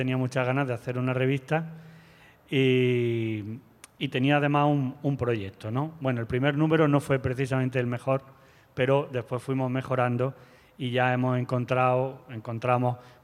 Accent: Jaén, Andalusia, Spain; Desde Jaén, que es de donde yo soy

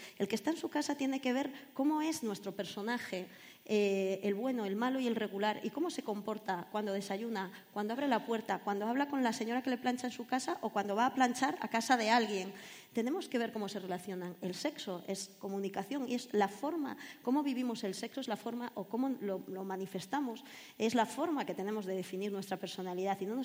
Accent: San Sebastián, Basque Country, Spain; yo he estado en el País Vasco, yo soy de Donosti. Me he criado en Donosti.

